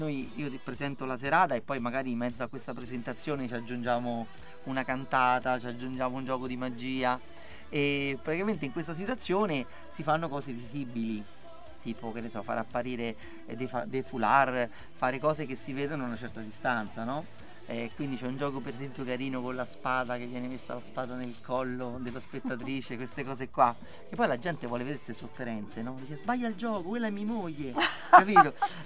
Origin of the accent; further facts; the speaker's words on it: Lazio, Italy; now in -; Oh, ma io sono de provincia, certo. Non è che so di Roma proprio.